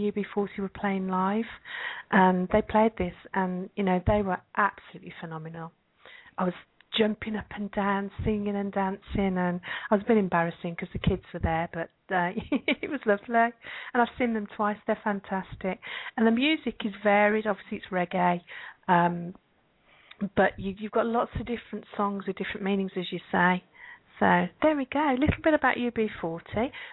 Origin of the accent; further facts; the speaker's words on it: Birmingham, West Midlands, United Kingdom; are a Birmingham band, and of course I'm from Birmingham.